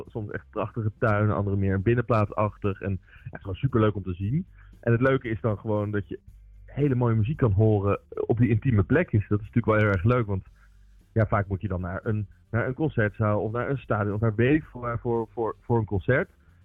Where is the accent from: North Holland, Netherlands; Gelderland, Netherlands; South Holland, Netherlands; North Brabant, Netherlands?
South Holland, Netherlands; Leiden; Want ik kom zelf uit Leiden, dus ik heb het altijd een heel warm hart toegedragen.